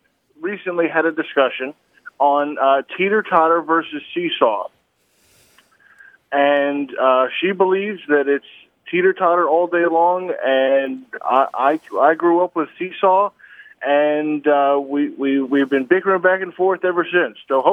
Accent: New Jersey, United States; No, actually, I'm from New Jersey, and she's from Ohio.

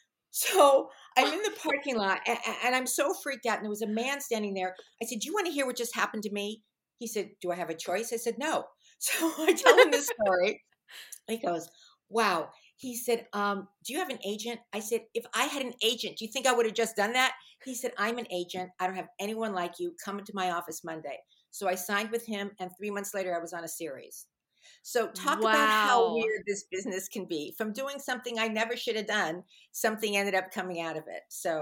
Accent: Fairfax, United States; But the grew up in Fairfax, and everyone from Fairfax, they thought they were from New York. And at one point, I took speech lessons to get rid of a New York accent.

